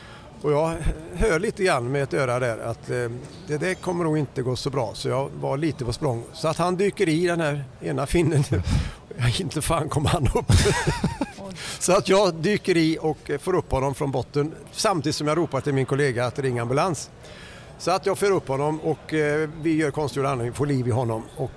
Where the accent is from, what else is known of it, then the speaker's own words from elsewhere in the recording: Trollhättan, Västra Götaland County, Sweden; berättade jag om hela min uppväxt i Trollhättan samtidigt som han intervjuade mig